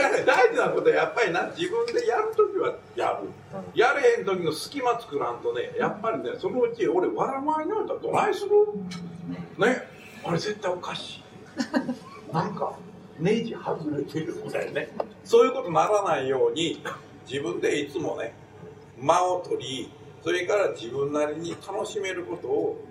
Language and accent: Japanese; Osaka, Japan; 大体大阪人ですから、 なんていうの、スパゲッティ1個っていうのは許せない。小さいちょこちょこしたものをいっぱい並べんとあかん。